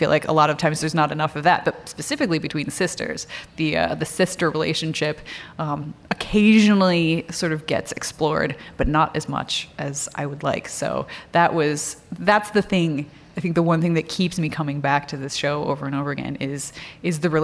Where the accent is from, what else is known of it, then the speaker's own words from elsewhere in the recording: Wisconsin, United States; I come from Wisconsin, so I also have a very deep and powerful relationship with snow.